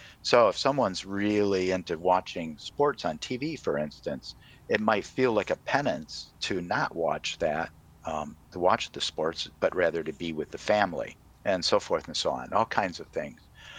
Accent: Michigan, United States; I'm from Michigan, too, so you've got a friend right on the line with you here.

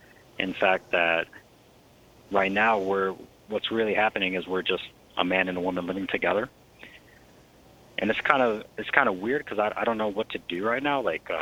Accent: Camp Lejeune, North Carolina, United States; I come from Camp Lejeune, North Carolina.

